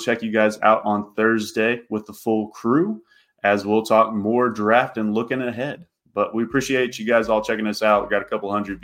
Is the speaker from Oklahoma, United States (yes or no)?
yes; Tulsa, Oklahoma, United States; actually transferred from my hometown here in Tulsa.